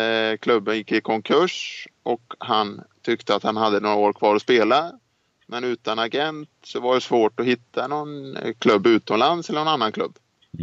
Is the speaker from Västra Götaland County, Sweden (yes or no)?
yes; Skövde, Västra Götaland County, Sweden; also born or lived in Mallorca; Just nu så bor vi i Skövde. Mm. Så vi flyttade hem i somras. Vi bodde 2 år på Mallorca. Och nu är vi hemma i Skövde här.